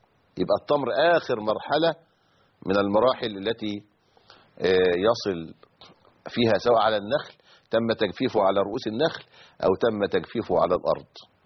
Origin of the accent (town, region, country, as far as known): Egypt